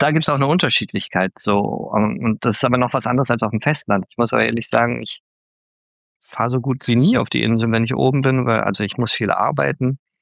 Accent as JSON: {"language": "German", "region": "Berlin", "country": "Germany", "said": "ich komme aus Berlin."}